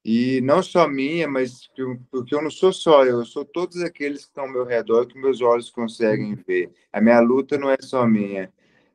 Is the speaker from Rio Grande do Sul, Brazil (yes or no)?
no; Patos de Minas, Minas Gerais, Brazil; eu sou de Patos de Minas, interior de Minas.